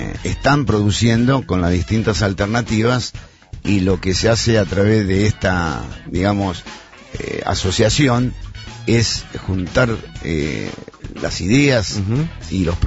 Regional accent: Argentina; aquí tenemos 45 millones de habitantes, somos 45 millones de habitantes

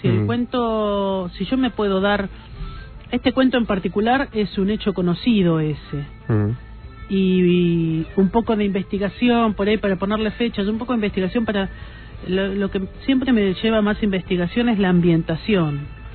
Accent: Argentina; Pero sí, yo soy argentina, a mí me sale ponerle las cosas acá.

